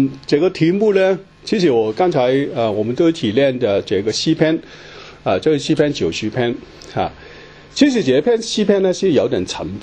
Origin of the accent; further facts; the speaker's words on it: Hong Kong; moved away as an adult; now in Germany; 其实我都是香港过来的。然后其实呢，我是在香港是去年的十月初我就从香港过来。然后过来呢，就后来我家人在11月1号呢就再过来跟我一起。